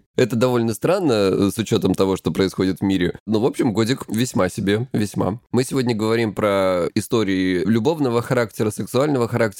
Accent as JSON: {"language": "Russian", "region": "Krasnodar Krai", "country": "Russia", "said": "мне 37 лет, я психолог, я мужик, я лысый, и я с Кубани."}